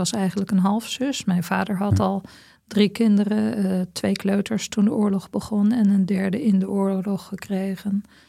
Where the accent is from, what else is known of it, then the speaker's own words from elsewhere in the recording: Putten, Gelderland, Netherlands; Ik ben opgegroeid in Putten, zoals je al zei, op de Veluwe. Zwaar getroffen dorp.